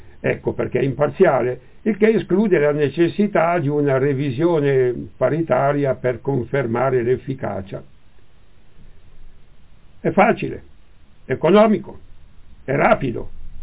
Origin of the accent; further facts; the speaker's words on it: Legnano, Lombardy, Italy; io sono di Legnano, i miei genitori sono veneti. Sono di Legnano, però le scuole elementari le ho fatte a Cerro Maggiore